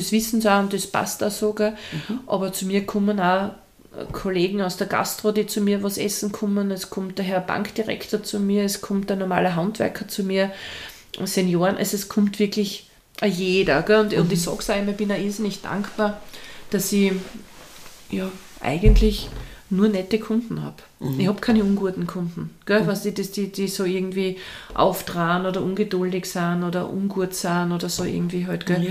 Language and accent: German; Austria; damit wir sind ja keine Deutschen, gell? Wir sind ja Österreicher.